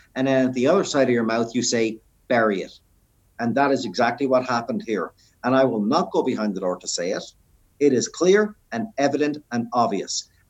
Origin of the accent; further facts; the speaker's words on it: British Columbia, Canada; And me as a British Columbian